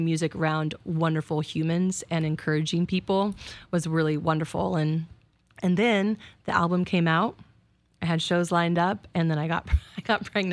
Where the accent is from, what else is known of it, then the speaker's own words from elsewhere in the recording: Port Orchard, Washington, United States; now in Manette, United States; I live in Manette, but I grew up in Port Orchard.